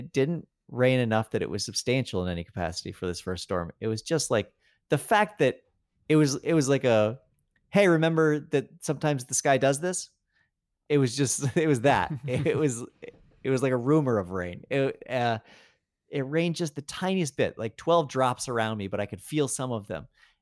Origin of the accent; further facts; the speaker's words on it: Colorado, United States; I can remember growing up in Colorado that it was a very big deal when after a winter